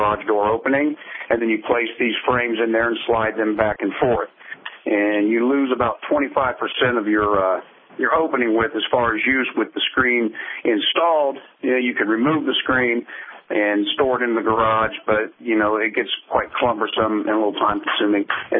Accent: Northport, Alabama, United States; now in Cleveland, United States; All right, I moved up here to Cleveland from Northport, Alabama, so I'm not too far from your neck of the woods where I originally come from.

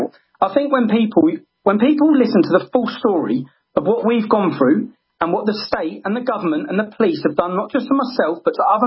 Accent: Luton, East of England, United Kingdom; four Muslims arrested on terrorist plot in Britain, in Luton. So I've grown up seeing the town change. In my hometown, there's 30 mosques. There's 40 to 50,000 Muslims. We're a small town.

